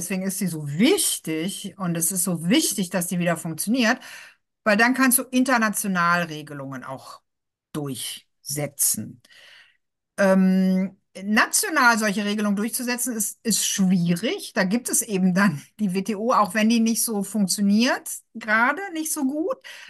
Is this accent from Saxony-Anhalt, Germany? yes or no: no; Bonn, North Rhine-Westphalia, Germany; Ich komme ja aus Bonn und das ist sehr nah am Ruhrgebiet.